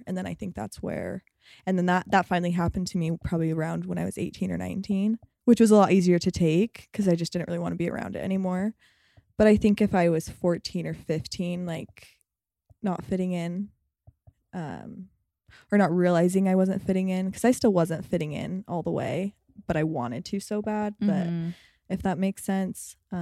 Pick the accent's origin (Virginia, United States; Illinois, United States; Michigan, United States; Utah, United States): Utah, United States; I think I had a really great experience growing up here, I think. But also I'm fit. I fit the mold perfectly. Like I'm white. I'm Mormon.